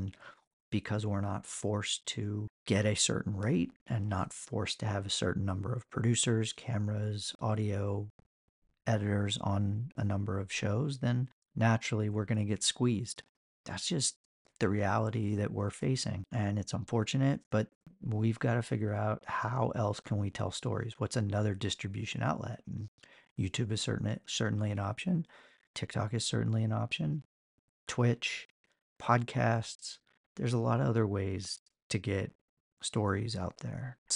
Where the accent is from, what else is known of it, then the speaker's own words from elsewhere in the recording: Ohio, United States; I'm originally from Ohio, so